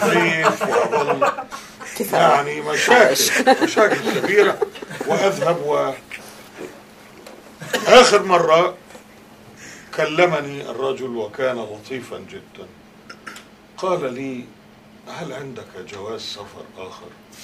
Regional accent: Egypt; أنا راجع إلى بلدي وأريد أن يعني أعامل كمصري

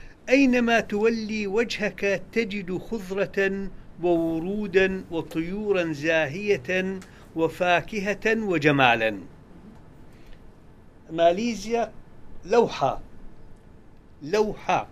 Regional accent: Iraq; عندنا في العراق النهر هذه كلها مزابل

